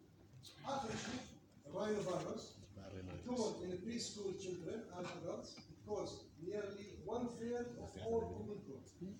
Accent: Jordan; ما في عندنا في الأردن

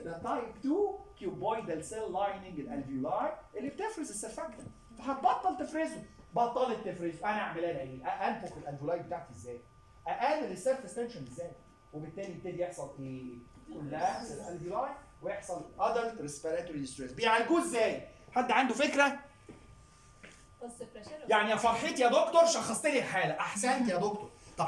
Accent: Egypt; عندنا في مصر

